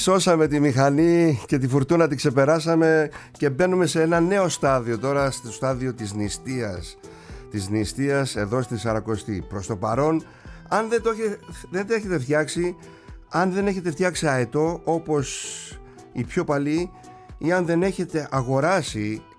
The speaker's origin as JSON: {"language": "Greek", "town": "Kasos", "region": "South Aegean", "country": "Greece", "said": "όπως λέμε εμείς στο νησί μου τις ταλιέρες. Ταλιέρες τις λέμε στην Κάσο"}